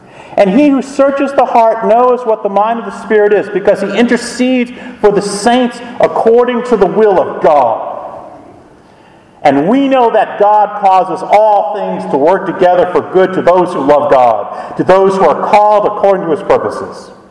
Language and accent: English; Scotland, United Kingdom; I'm Scottish. I like depressing things.